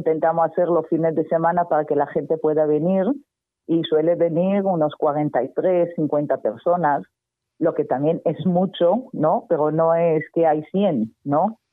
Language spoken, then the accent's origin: Spanish; Israel; now in Zaragoza, Spain; yo estoy en Israel, yo soy de Israel